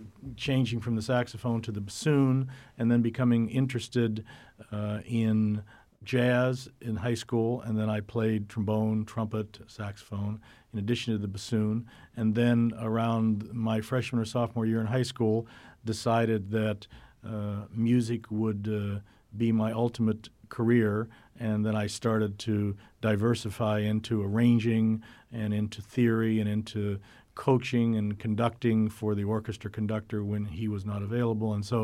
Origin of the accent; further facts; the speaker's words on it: Youngstown, Ohio, United States; In Youngstown, Ohio.